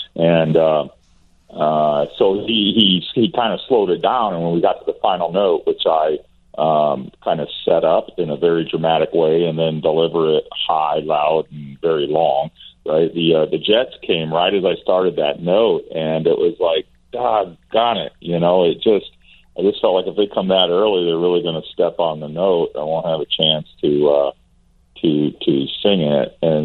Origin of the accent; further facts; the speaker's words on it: Washington, United States; And, you know, I grew up in Washington State, and I go every year.